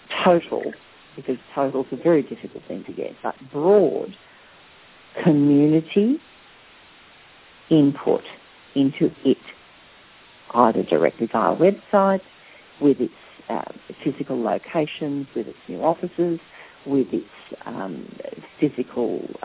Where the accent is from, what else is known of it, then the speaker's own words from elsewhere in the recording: Australia; because I'm Australian